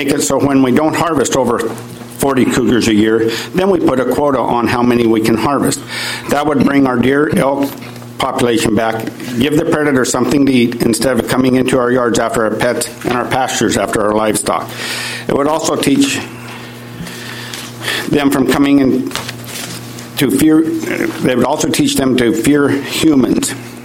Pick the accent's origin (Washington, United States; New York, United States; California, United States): Washington, United States; Caldwell; Okay, great. … from Caldwell, Washington.